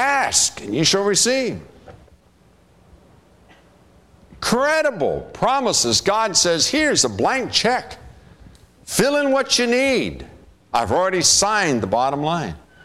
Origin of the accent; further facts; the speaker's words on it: West Virginia, United States; I am from West Virginia.